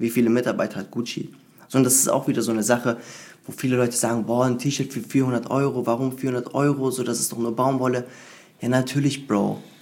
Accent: Italy; Ich bin Italiener, bin kein Fashion-Designer, der jetzt für Deutschland Mode kreiert.

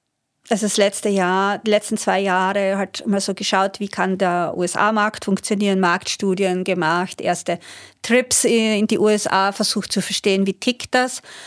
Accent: Austria; Bei uns in Österreich

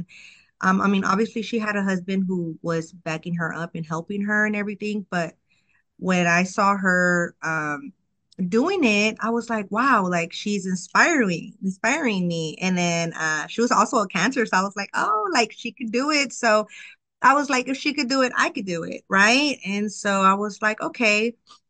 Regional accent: Houston, Texas, United States; I am from Houston, Texas. Well, really born in Pasadena, Texas, but been living in Houston all my life. My family is from Mexico, and yeah

